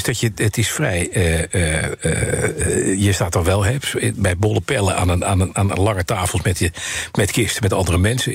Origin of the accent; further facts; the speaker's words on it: Haarlem, North Holland, Netherlands; born there; Ik heb het ook gedaan, ik kom ook uit Noord-Holland.